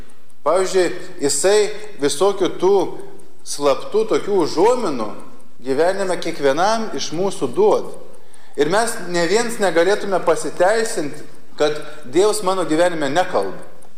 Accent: Šiluva, Kaunas County, Lithuania; Aš esu kilęs iš Šiluvos, iš Šiluvos

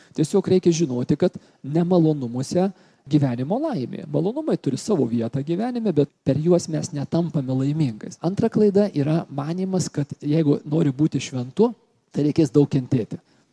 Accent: Kaunas, Kaunas County, Lithuania; Aš esu toks grynas sovietmečio vaikas, užaugau Kaune, 68 gimimo esu

